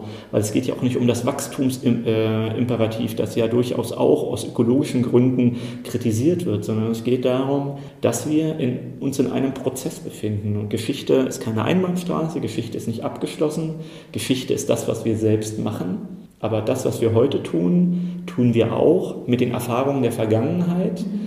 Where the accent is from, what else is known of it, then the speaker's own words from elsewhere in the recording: Berlin, Germany; ich bin ja in Ostberlin aufgewachsen und insofern habe ich mit 13, 14, ich war 13, als die Mauer aufging